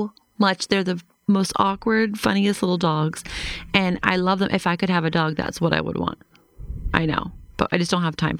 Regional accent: Beaver Falls, Pennsylvania, United States; I am from Beaver Falls, Pennsylvania, which is about 10 miles from the Ohio border and 30 miles north of Pittsburgh.

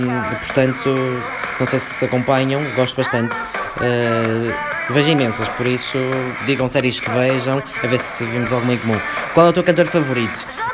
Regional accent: Marco de Canaveses, Norte, Portugal; now in Lisbon, Portugal; Eu sou de Marco Canaveses, perto do Porto. Trabalho em Lisboa.

